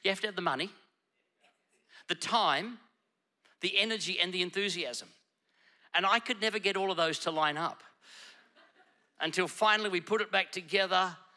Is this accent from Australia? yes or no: yes; Ipswich, Queensland, Australia; I grew up in Ipswich. And if you know Queensland, Ipswich is kind of where all the bogans hang out.